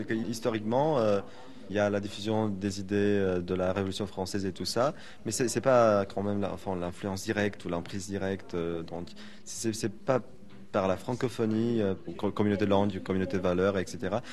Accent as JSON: {"language": "French", "country": "Romania", "said": "je suis de Roumanie, 20 ans. Je suis étudiant en sciences politiques, deuxième année"}